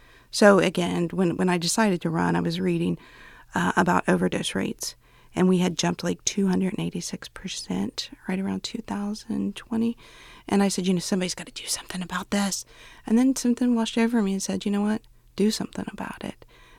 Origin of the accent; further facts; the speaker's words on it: Scioto County, Ohio, United States; You know, I'm originally from Scioto County.